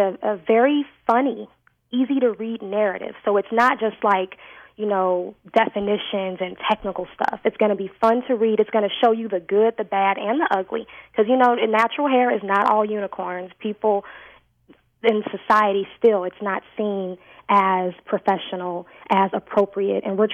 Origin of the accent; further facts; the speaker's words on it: St. Louis, Missouri, United States; You know, we're all from St. Louis. Said is from St. Louis. Ree from St. Louis. I'm almost from Berkeley, too.